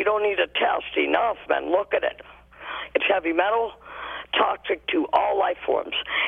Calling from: Louisiana, United States; I graduated from St. John's years ago in Santa Fe, but I am from Louisiana. I was living on the Gulf Coast when the well was blown.

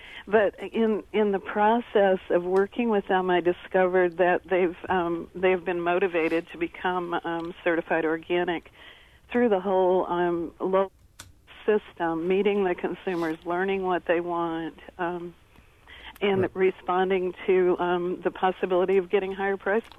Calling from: Donovan, Missouri, United States; Calling from Donovan, Missouri.

